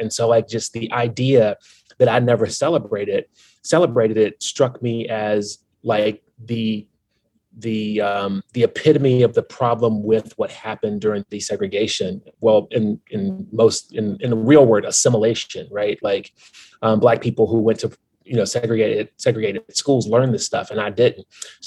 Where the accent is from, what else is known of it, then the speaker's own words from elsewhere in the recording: Virginia, United States; I grew up in Southwestern Virginia, and I don't think I even knew what Juneteenth was until I was in high school.